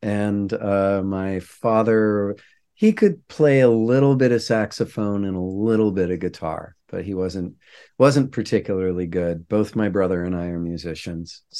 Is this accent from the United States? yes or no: yes; Santa Barbara, California, United States; I was born in Santa Barbara. My dad taught at the university. Mom was in like local environmental politics, and so I've been here almost 52 years.